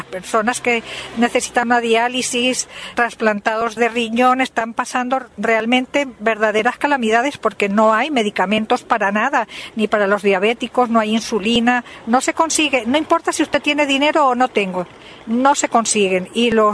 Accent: Venezuela; now in Spain; concretamente yo nací en Venezuela y allí me crié

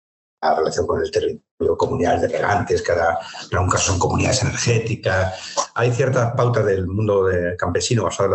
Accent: Madrid, Community of Madrid, Spain; Pero sí nací en Madrid y Carabanchel, sobre todo, después zonas del centro. Rechamberí, Lavapiés, conformar un poco mi biografía barrial madrileña.

